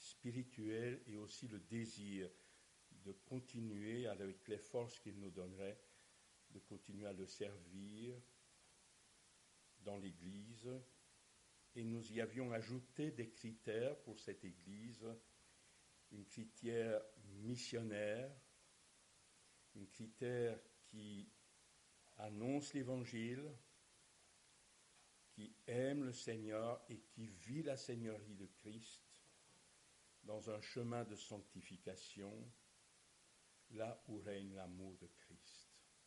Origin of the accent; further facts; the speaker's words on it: Wallonia, Belgium; nous sommes issus d'une région méconnue des Liégeois, à l'autre bout du monde, toujours en Belgique, et qui s'appelle le Borinage. Une région wallonne